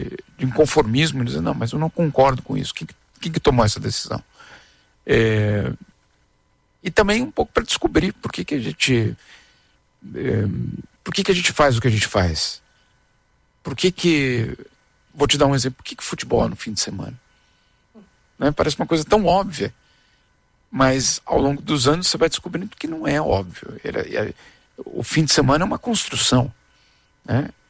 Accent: Brazil; moved away; Eu sei que eu sou brasileiro, eu só tenho um passaporte brasileiro. Então eu tenho certeza que eu sou brasileiro.

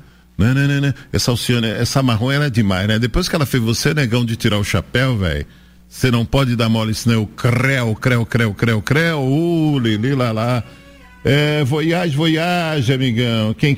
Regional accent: Bahia, Brazil; E eu posso falar que eu sou baiano, né?

